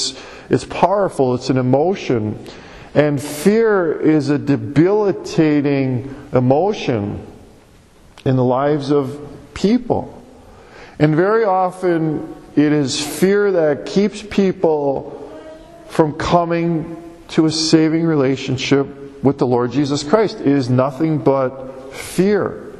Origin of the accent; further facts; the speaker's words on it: Wisconsin, United States; I grew up in Wisconsin, and we would average probably 70, 80 inches of snow a year